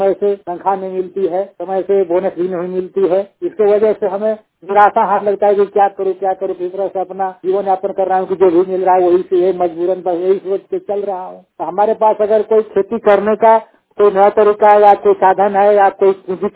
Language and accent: Hindi; Nawa Bazar, Jharkhand, India; मेरा डिस्ट्रिक्ट पलामू झारखंड का थाना नवा बाजार का हूँ। मेरा नजदीक शहर बाल्टनगंज पड़ता है। मैं किसान वर्ग से हूँ जरूर।